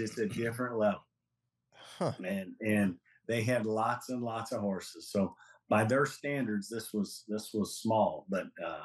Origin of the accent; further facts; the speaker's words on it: Midwest, United States; I'm a guy from the Midwest with Midwest upbringing